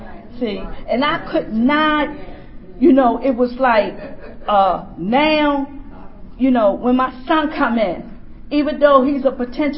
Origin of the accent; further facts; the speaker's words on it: Baltimore, Maryland, United States; I'm from Baltimore, by the way, and I like to thank my family for supporting me.